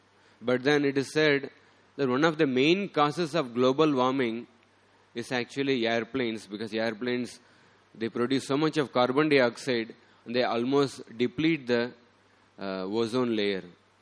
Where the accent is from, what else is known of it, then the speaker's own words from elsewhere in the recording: South India, India; English is a second language; when I was at my hometown in the South India, some of my uncles